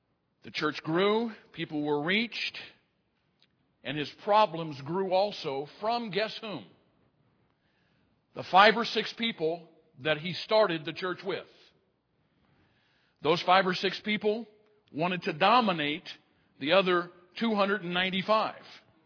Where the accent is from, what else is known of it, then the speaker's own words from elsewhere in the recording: St. Louis, Missouri, United States; born there; I was born in St. Louis, okay?